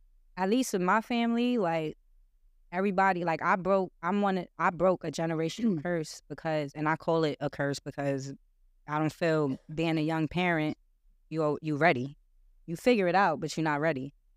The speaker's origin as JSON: {"language": "English", "town": "New York City", "region": "New York", "country": "United States", "said": "Listen, I don't know where y'all from, but I'm from Brownsville and I'm from East Harlem."}